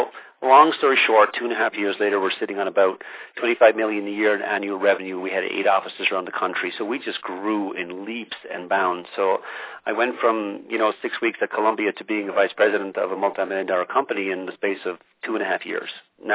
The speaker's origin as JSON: {"language": "English", "country": "Ireland", "moved": "yes", "lives_now": "United States", "said": "But I came from Ireland in the 80s to pursue the American dream, and actually spent 7 years living illegally in the States"}